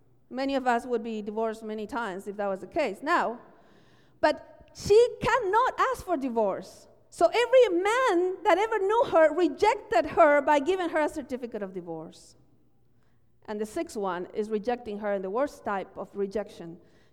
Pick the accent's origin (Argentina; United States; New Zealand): Argentina; You know, I come from Argentina.